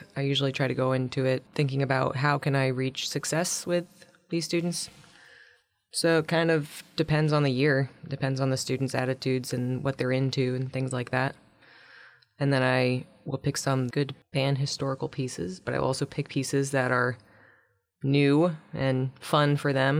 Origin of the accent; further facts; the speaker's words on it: East Coast, United States; now in Petersburg, United States; I'm from the East Coast, and I applied to jobs when I graduated from college and ended up in Metlakatla